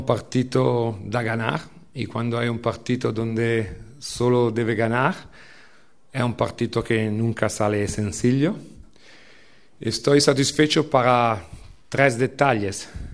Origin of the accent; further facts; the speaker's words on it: Italy; o italiano, porque soy italiano, pero no me siento italiano.